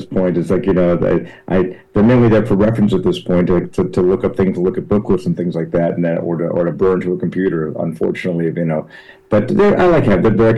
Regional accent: Los Angeles, California, United States; I mean, that'd be a romantic way to look at it, but actually the reality is, I loved L.A. then.

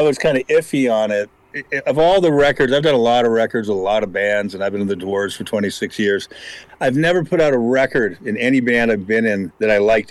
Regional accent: Tarzana, California, United States; I grew up in the San Fernando Valley.

